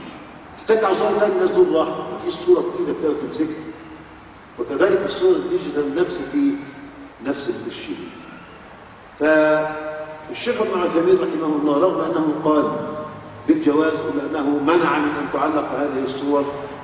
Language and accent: Arabic; Egypt; عندنا في مصر النادي الأهلي غلب نادي الزمالك